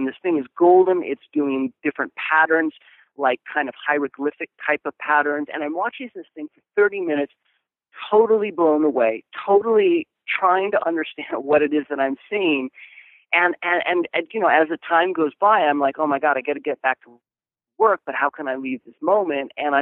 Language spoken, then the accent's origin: English; California, United States; So I grew up in Southern California.